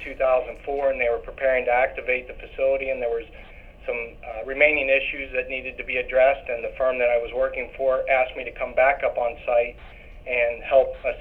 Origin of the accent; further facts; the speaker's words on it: Clarion, Pennsylvania, United States; I'm from Clarion, Pennsylvania, and my wife and I are raising our kids in Clarion, and it was an opportunity to be at home